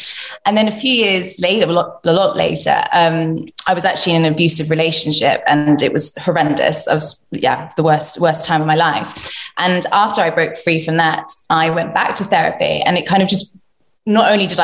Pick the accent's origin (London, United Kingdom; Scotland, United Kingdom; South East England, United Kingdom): London, United Kingdom; So I'm 31 and I'm from London.